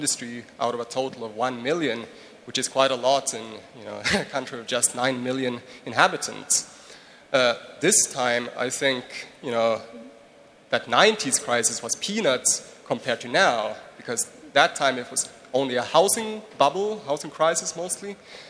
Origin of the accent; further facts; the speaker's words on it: Sweden; English is a second language; I'm from Sweden.